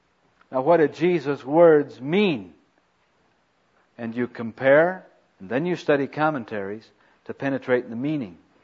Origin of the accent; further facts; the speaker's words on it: United States; I'm a Christian, I'm an American, I'm a citizen, I'm a taxpayer and a voter and a lot of other things, but I'm not a disciple.